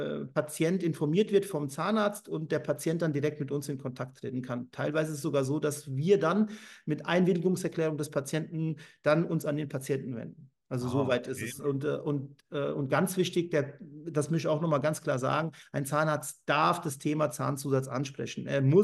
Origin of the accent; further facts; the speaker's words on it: Frankfurt, Hesse, Germany; born there; now in Offenbach, Germany; also ich bin gebürtiger Frankfurter Bub, bin aber Wahl-Offenbacher geworden